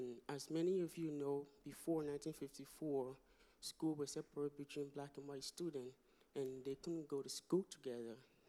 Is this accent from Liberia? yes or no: yes; Liberia; moved away; I am from Liberia. I moved here 4 years ago, and in Liberia, I go to school with mostly